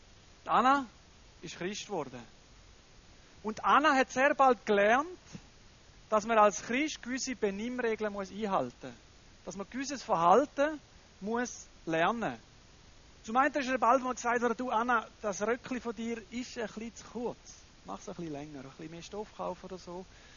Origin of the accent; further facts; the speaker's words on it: Panama; German is a second language; gerade in Panama, wo ich aufgewachsen bin.